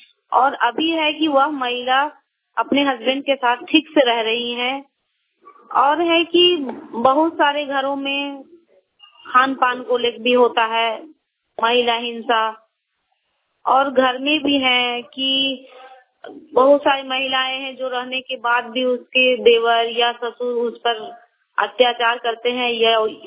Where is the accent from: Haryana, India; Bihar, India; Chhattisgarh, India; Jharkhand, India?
Jharkhand, India; Kurha; मैं इचाक प्रखंड की कुरहा गांव की रहने वाली हूँ।